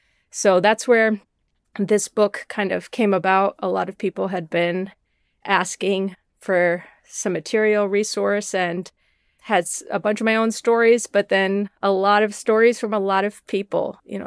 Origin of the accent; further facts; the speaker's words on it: New Hampshire, United States; I grew up in New Hampshire, family of 12 children.